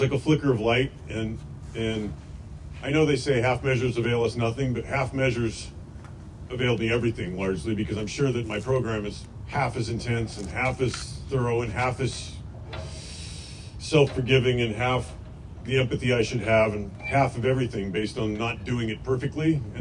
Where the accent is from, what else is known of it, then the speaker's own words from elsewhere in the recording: Ireland; It was a Jewish rehab. I'm Irish. So that was amusing.